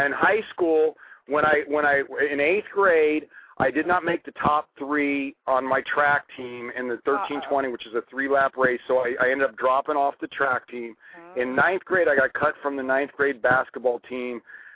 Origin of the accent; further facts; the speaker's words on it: California, United States; And I'm from California.